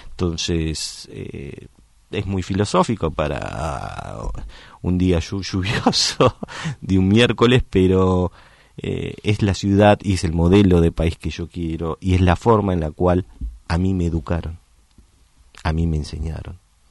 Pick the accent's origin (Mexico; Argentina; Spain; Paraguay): Argentina; El día que entendamos que eso somos los argentinos, ¿sí? Que somos el mejor pueblo del mundo, porque es la mezcla